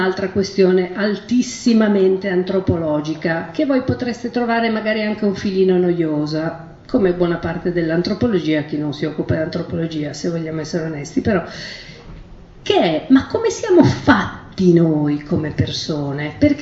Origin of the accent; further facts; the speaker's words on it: Rosta, Piedmont, Italy; io sono cresciuta a Rosta, che orograficamente è Val di Susa